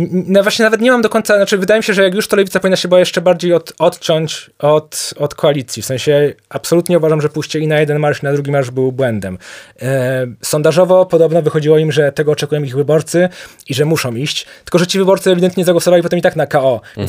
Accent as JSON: {"language": "Polish", "town": "Poznań", "region": "Greater Poland Voivodeship", "country": "Poland", "said": "Ja jestem z Poznania oryginalnie."}